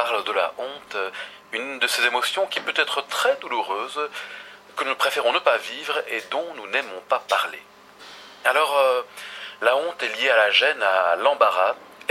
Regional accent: Belgium; accent: Belgian; Moi avec mon accent belge à Paris, je peux en avoir honte.

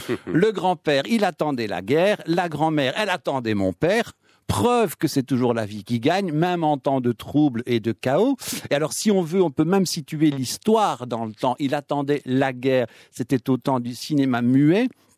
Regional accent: Belgium; Et comme on est belge

